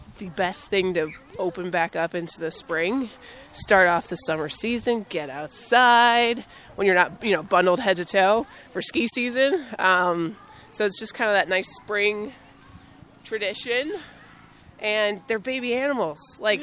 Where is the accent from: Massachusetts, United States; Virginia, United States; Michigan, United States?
Massachusetts, United States; Pittsfield; I grew up in Pittsfield. My husband and I both grew up in Pittsfield.